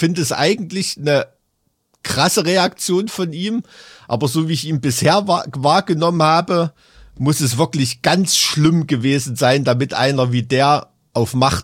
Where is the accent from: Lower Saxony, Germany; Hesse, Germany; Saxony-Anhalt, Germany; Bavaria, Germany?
Saxony-Anhalt, Germany; Halle; will ich dir als Hallenser, als aus der Stadt Dietrich Genschers